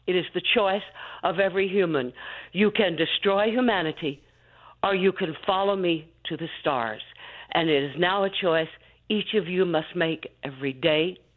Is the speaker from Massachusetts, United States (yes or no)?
no; Texas, United States; Of course, carry a card with me that says I can read because I'm often asked to produce it, being from Texas.